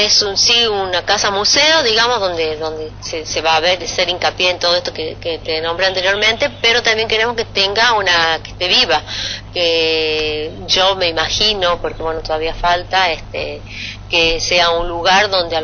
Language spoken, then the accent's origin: Spanish; Tucumán, Argentina; encontrarnos con nuestro bagaje cultural y nuestra identidad como tucumanos.